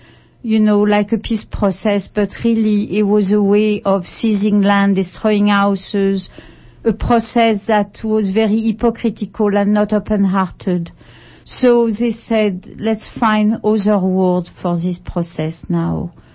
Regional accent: Berkeley, California, United States; coming from United States, I was even coming from Berkeley in the beginning, which is really a place of activism.

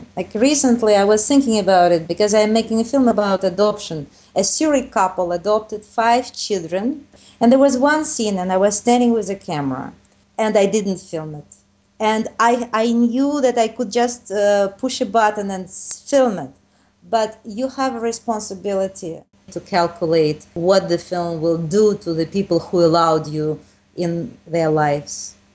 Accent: Russia; I would say to less degree than Russia, and I'm from Russia.

